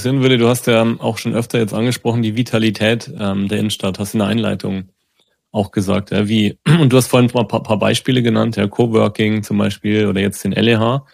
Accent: Roding, Bavaria, Germany; Ich komme aus dem Bayerischen Wald, aus einem kleinen Ort, Roding.

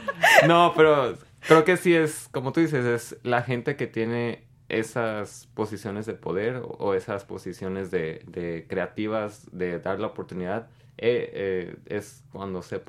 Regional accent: Mexico; yo que crecí en México

